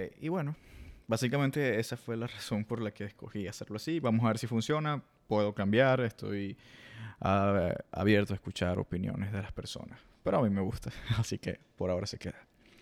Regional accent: Venezuela; me inspiré en Venezuela, que es de donde soy

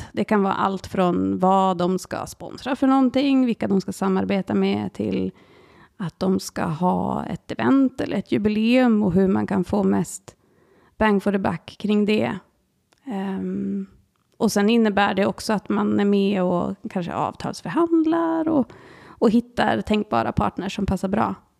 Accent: Skarvsjöby, Västerbotten County, Sweden; now in Umeå, Sweden; Hemma, det är ju Skarvsjöby utanför Storuman alla gånger. För det är där jag är uppvuxen. Och till och med lite utanför den byn också. Så det är hemma. Men nu är ju hemma Umeå, givetvis.

